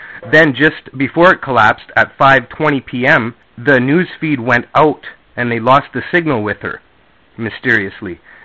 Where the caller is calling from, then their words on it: Canada; From Canada.